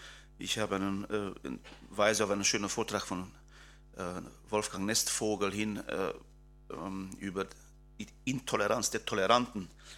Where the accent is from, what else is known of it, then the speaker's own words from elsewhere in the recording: Transylvania, Romania; accent: Transylvanian Saxon; Ich bin auch ein Siebenbürger Sachse, was nicht zu verhören ist an meinem Akzent.